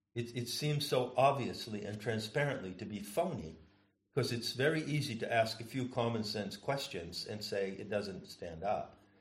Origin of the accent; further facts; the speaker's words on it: United States; Look at me, I'm an American, and look at what's done in my name.